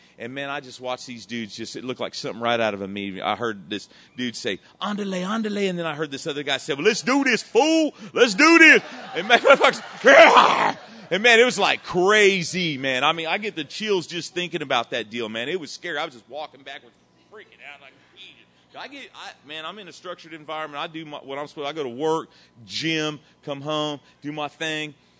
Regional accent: Wichita, Kansas, United States; I'm from Wichita, Kansas. We're poor. My mom's raising three kids and a couple alcoholics on one income.

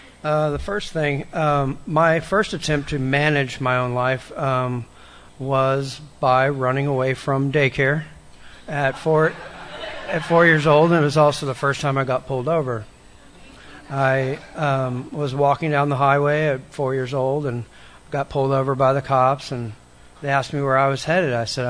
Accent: Austin, Texas, United States; I grew up in Austin. To a very religious household. We moved around a lot.

